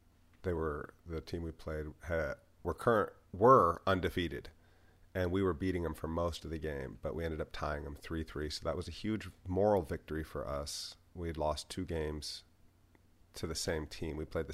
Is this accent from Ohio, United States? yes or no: yes; Cincinnati, Ohio, United States; born there; Are you from Cincinnati? Well, I was born in Cincinnati.